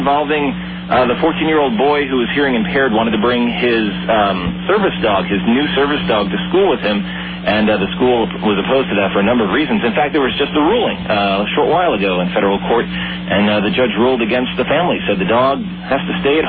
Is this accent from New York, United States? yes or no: yes; Brooklyn, New York, United States; accent: Brooklyn; Oh, boy, did I work on losing that Brooklyn accent. I'm born and bred in Brooklyn, so... yeah, I had to work on that.